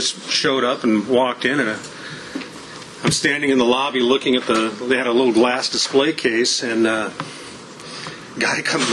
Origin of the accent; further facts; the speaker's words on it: Kearney, Nebraska, United States; I grew up in Kearney, Nebraska, went to high school there. It was my hometown. I still consider it my hometown.